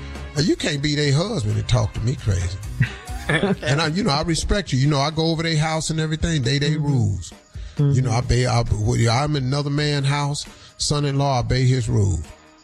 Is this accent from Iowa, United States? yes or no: no; Cleveland, Ohio, United States; I know how to throw a damn snowball. I'm from Cleveland.